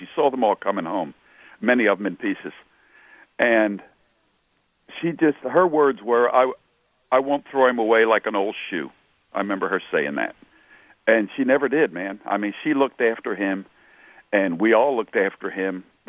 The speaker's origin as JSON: {"language": "English", "town": "Philadelphia", "region": "Pennsylvania", "country": "United States", "tie": "born or raised there"}